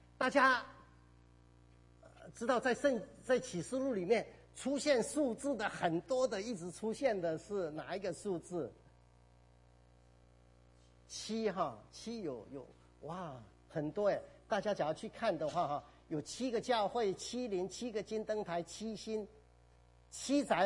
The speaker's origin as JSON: {"language": "Chinese", "country": "China", "said": "所以我们中国人说时间什么有四季春夏秋冬"}